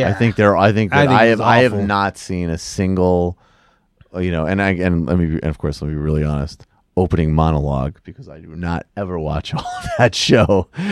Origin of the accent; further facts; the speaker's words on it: Massachusetts, United States; because I grew up in Massachusetts